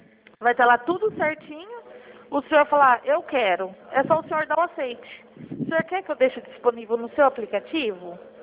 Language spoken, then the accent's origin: Portuguese; Araçatuba, São Paulo, Brazil; Sou de Araçatuba